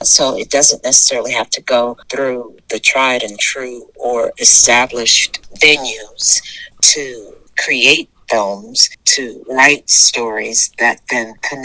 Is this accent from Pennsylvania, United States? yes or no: no; Dallas, Texas, United States; Originally from Dallas, Texas, born and raised.